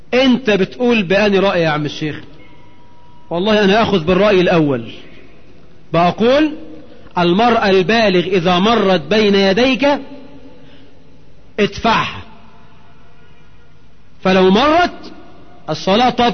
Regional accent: Egypt; ودي مش عيب، بس عندنا في مصر عيب

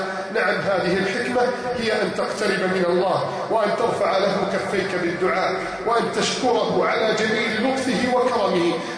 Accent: Egypt

